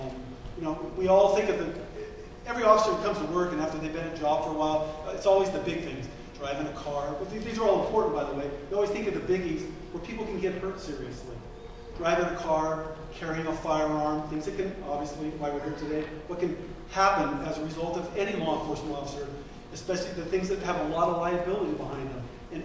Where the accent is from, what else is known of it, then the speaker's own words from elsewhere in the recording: California, United States; I was born and raised in the East Bay.